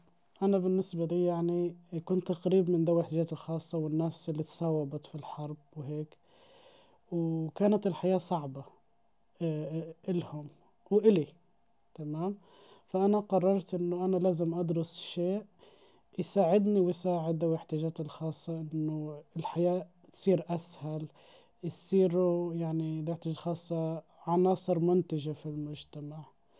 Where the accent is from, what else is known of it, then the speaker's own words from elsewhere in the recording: Gaza, Palestine; moved away; أنا يعني عشت معظم حياتي في غزة, يعني تقريبا أنا طلعت من غزة قبل سنتين